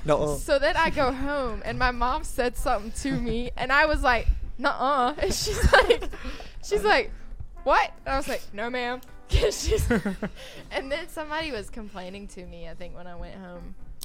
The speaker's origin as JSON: {"language": "English", "region": "North Carolina", "country": "United States", "said": "I'm going to go to the SGA and I'm going to like raise Kane because I'm from North Carolina."}